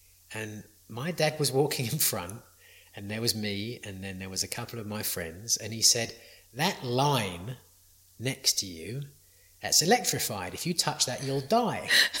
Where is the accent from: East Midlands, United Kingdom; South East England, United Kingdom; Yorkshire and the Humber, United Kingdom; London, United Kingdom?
South East England, United Kingdom; I grew up in Kent. It's the Garden of England. It's a beautiful place